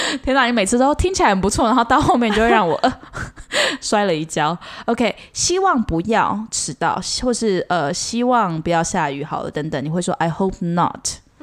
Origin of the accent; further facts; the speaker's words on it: South Korea; Chinese is a second language; 嗯，好了，我也是韩国人。